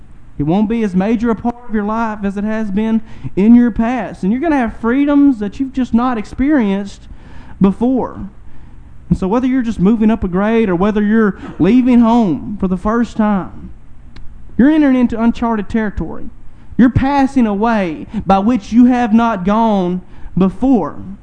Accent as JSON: {"language": "English", "town": "Bradley", "region": "Arkansas", "country": "United States", "tie": "born or raised there", "said": "I grew up in Bradley, Arkansas, a very rural part of the world, much like Saratoga."}